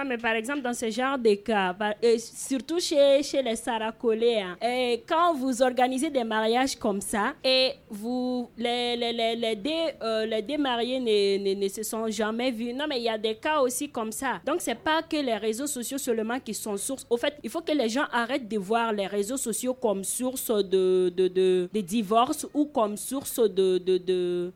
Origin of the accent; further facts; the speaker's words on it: Mali; chez nous au Mali.